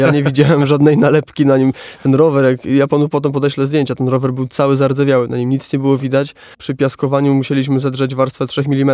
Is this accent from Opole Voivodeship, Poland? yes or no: yes; Kolonowskie, Opole Voivodeship, Poland; kolega z mojej rodzinnej miejscowości z Kolonowskiego